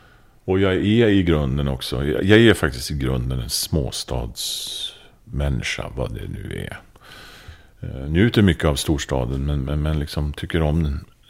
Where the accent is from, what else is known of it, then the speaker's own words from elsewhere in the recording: Östersund, Jämtland County, Sweden; Ja, jag spelade när jag var ung hemma i Östersund.